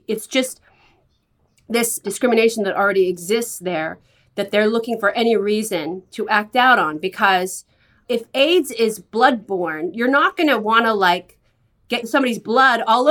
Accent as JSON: {"language": "English", "town": "San Francisco", "region": "California", "country": "United States", "tie": "born or raised there", "said": "Yeah, I grew up in San Francisco, and my parents owned a gay bookstore that they bought in 1977."}